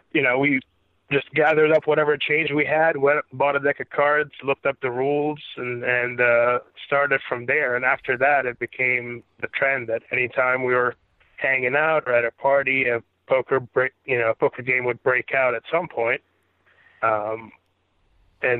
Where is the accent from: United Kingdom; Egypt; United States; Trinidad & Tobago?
Egypt; I grew up in Egypt, and there wasn't, any gambling around there.